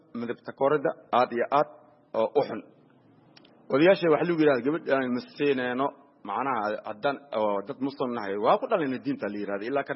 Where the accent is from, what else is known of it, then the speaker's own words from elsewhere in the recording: Mogadishu, Banaadir, Somalia; also born or lived in Lower Juba; waxaan ku dhashay anii jubada hoose waxaan ku soo barbaaray Muqdisho